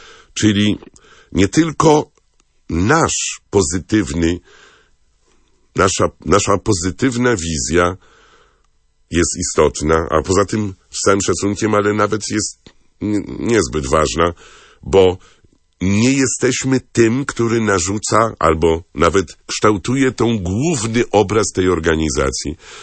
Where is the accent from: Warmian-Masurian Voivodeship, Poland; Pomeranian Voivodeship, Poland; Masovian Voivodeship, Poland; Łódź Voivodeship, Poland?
Masovian Voivodeship, Poland; Warsaw; też jestem z Warszawy, więc też myślę, warszawiacy mamy te swoje rozliczenia z przeszłością